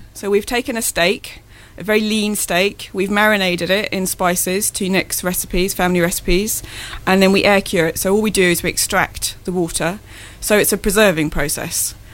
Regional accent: England, United Kingdom; We're English, that's how we say it.

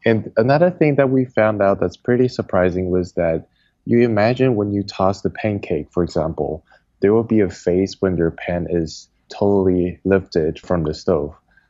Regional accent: Taiwan; As a kid growing up in Taiwan

